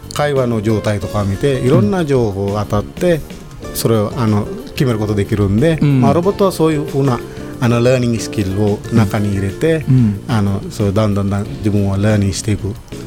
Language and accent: Japanese; Sri Lanka; Japanese is a second language; now in Japan; 私はあの13年前にスリランカから来ました